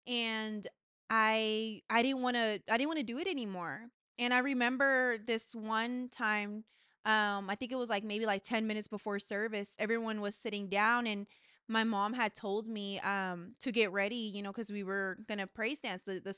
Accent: Dallas, Texas, United States; I'm 23 years old, and I am born and raised in Dallas, Texas.

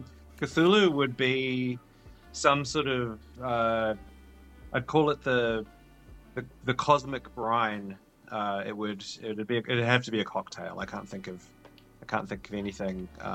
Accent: New Zealand; now in Australia; I live in Australia now with my wife and son and too many cats. I come from New Zealand.

